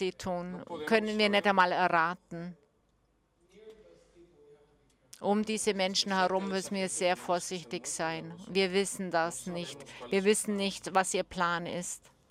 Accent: United States; German is a second language; Und ich bin Amerikaner

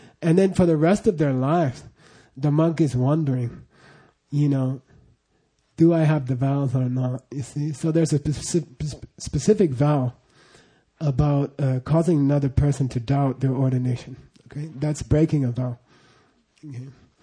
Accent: Phoenix, Arizona, United States; I became aware of my prejudice that I had grown up with. I grew up in Phoenix

